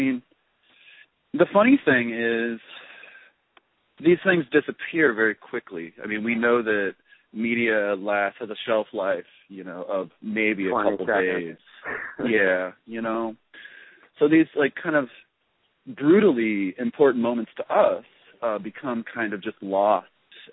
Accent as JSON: {"language": "English", "country": "United States", "said": "I mean, as an American, it's difficult to, like, really stay on top of things."}